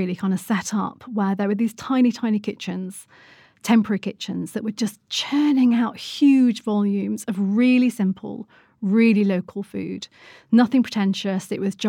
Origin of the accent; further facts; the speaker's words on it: Blackburn, North West England, United Kingdom; I'm from Lancashire. I'm from Blackburn. Don't go back there very much because I don't have any family there now.